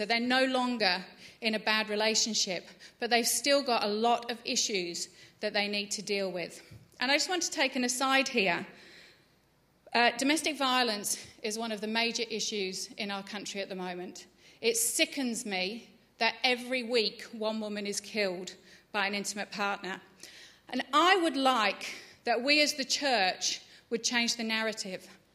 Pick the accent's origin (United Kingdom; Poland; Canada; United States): United Kingdom; Layer de la Haye, East of England; I grew up in this beautiful, quintessential English village with a very French name, because it was from the Norman Conquest back in 1066, called Laya de la Haye.